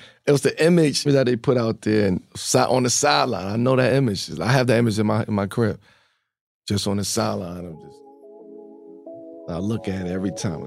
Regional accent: Baltimore, Maryland, United States; not having my dad around at two and growing up in Baltimore, Red Hook.

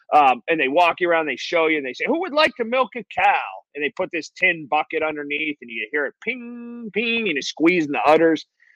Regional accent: Sharpsburg, United States; I grew up in Sharpsburg. They don't have cows.

